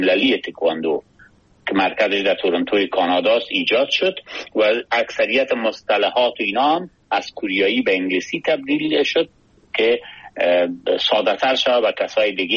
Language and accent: Persian; Kabul, Afghanistan; born there; من دقیقاً 56 سال پیش در یک خانواده فرهنگی در کابل زاده شدیم